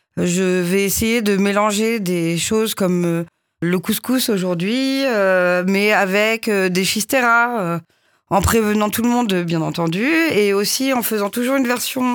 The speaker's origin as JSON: {"language": "French", "town": "Bordeaux", "region": "Nouvelle-Aquitaine", "country": "France", "said": "Je viens de Bordeaux et d'un milieu quand même assez rock'n'roll, en tout cas très musical, très dessiné, très artistique aussi."}